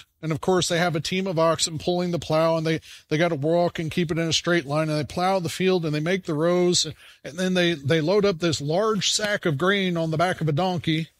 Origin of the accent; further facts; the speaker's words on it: Midwest, United States; Because I'm from the Midwest and we have grass, not rocks.